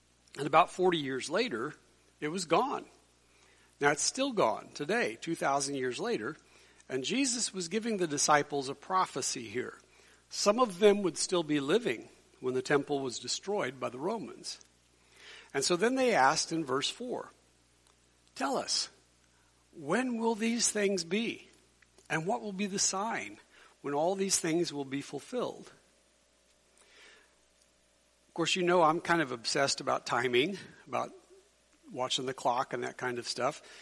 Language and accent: English; Gilman, Missouri, United States; now in Bethany, United States; I grew up in Gilman and Ridgeway.